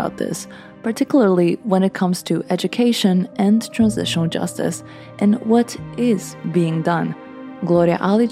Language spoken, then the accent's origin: English; Croatia; Growing up in Croatia, I somehow wanted to distance myself from this topic.